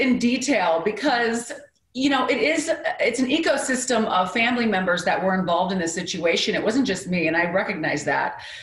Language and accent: English; Seattle, Washington, United States; also born or lived in Midwest; You know, I was raised in the Midwest and then in Seattle, in Eastern Washington.